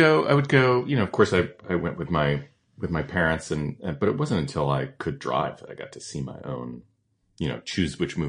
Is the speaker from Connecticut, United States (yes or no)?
yes; Colchester, Connecticut, United States; I grew up in Connecticut, in a town called Colchester, which mm-hmm. is sort of in the middle of the state, and it is sort of rural, farmland, small town Connecticut